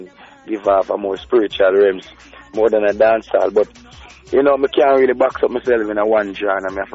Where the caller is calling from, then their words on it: Maryland, United States; Well, me just reached Washington, D.C., Maryland, you know.